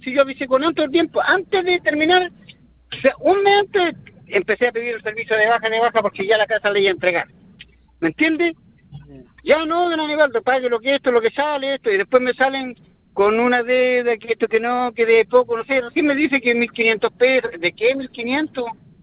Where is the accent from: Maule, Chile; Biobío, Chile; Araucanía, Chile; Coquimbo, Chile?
Araucanía, Chile; Cunco; Yo no soy de Temuco, soy de Cunco, de cerca de Cunco.